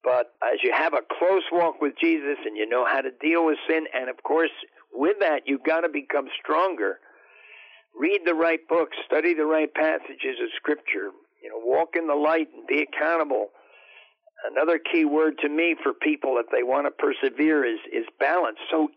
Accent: New Jersey, United States; And we phoned some people back in my home state, New Jersey, and they coughed up the money to put a rebuilt engine, and we went to Mexico.

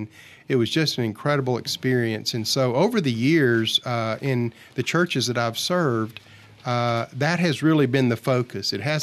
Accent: Asheville, North Carolina, United States; Well, I grew up here in the Asheville area and loved my life here growing up, and I was gone for 20 years after I graduated from college and went all over the nation.

